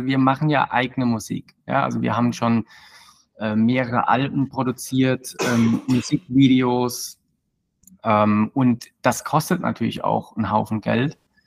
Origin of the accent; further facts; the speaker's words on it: Rhineland-Palatinate, Germany; accent: Palatinate; Und ich komme aus der schönen Pfalz in Südwestdeutschland, wie man wahrscheinlich unschwer an meinem Akzent erkennen wird.